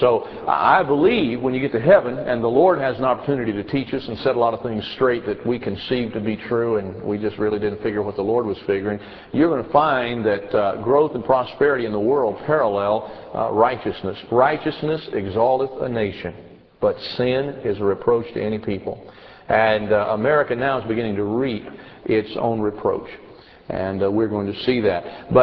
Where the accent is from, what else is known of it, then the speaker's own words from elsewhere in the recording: United States; And it's one of the disadvantages to being an American.